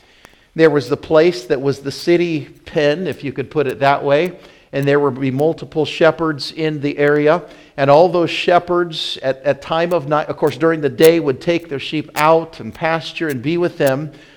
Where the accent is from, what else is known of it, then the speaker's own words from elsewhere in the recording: Wyoming, United States; I grew up in Wyoming, and there's a lot more shepherding out there.